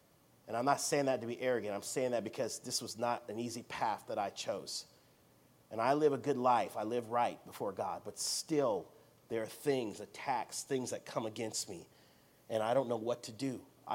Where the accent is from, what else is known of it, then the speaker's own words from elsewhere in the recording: United States; They don't know I'm just an American guy.